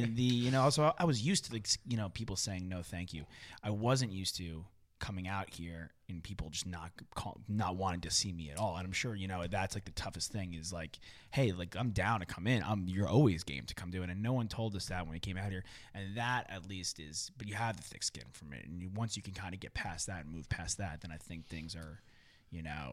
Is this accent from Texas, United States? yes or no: no; New York, United States; I grew up in New York. I was auditioning in New York.